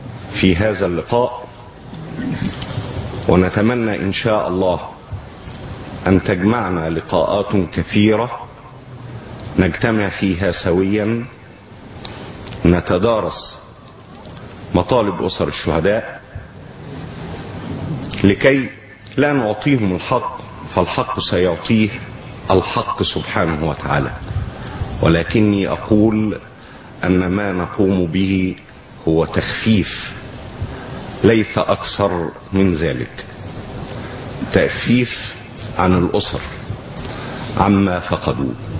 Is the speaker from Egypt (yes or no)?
yes; Port Said, Port Said Governorate, Egypt; نحن جميعا أبناء بورسعيد على قلب رجل واحد إن شاء الله